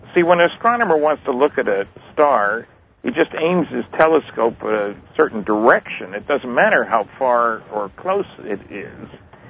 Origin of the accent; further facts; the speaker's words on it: New Jersey, United States; We grew up in adjacent towns in New Jersey, Rahway versus Linden, and I was born in July of 34.